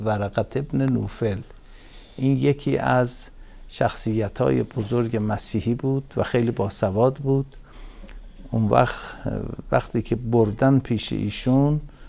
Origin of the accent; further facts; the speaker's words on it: Iran; ولی گفتم که من ایرانی هستم.